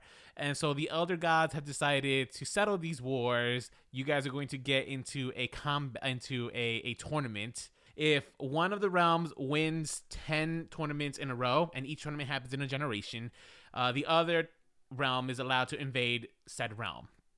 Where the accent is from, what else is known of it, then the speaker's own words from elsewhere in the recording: New York City, New York, United States; Because I remember growing up in the Bronx, like, passing by Fordham Road